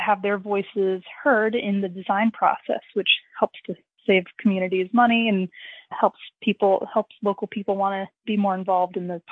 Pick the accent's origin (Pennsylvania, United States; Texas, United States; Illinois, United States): Pennsylvania, United States; Doylestown; now in Lackawaxen Valley, United States; So I'm originally from the Doylestown area of Pennsylvania. I came up to what I like to call the Lackawaxen Valley in 2017 for a job, and ended up staying here